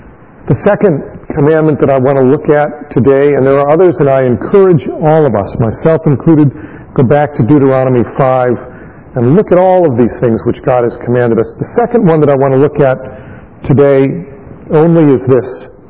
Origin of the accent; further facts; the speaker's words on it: Elmhurst, United States; When I grew up in Elmhurst, not that long ago, on Sunday, only one store in Elmhurst was ever open